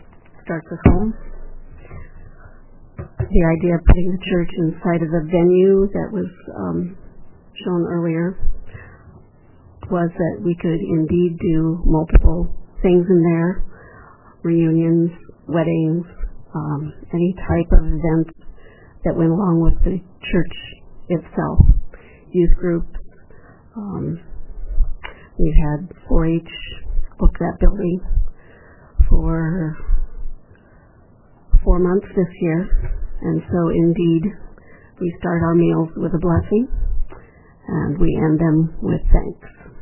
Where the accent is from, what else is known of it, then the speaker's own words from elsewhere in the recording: Wisconsin, United States; I'm originally from Wisconsin, and they have many revivals and many, many events that religion and music walk hand in hand.